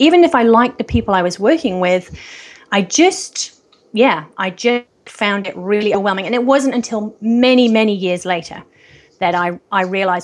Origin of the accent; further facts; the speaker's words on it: England, United Kingdom; now in New Zealand; I grew up in England. And in winter there, it just goes on and on and on, yeah.